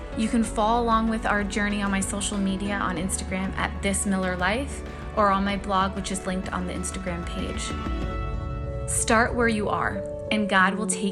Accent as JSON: {"language": "English", "town": "Toronto", "region": "Ontario", "country": "Canada", "said": "I'm from Toronto, Canada, and I'm 28 years old."}